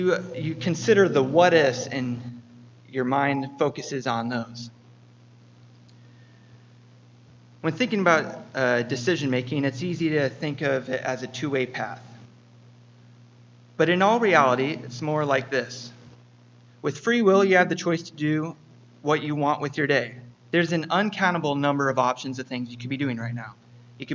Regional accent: Iowa, United States; And since we're from Iowa, you could also replace squirrels with deer.

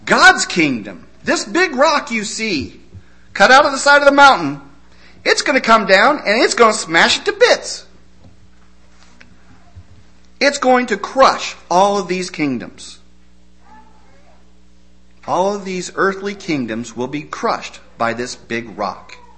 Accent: Prairie City, United States; but when I think of chaff, I think of growing up in Prairie City. I think of the grain elevators and the farmers bringing their grain

